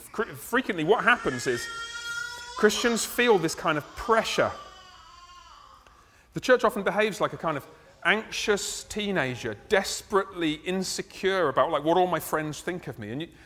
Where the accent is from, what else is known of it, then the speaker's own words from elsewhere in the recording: United Kingdom; I mentioned this because I'm British, I'm sorry about this.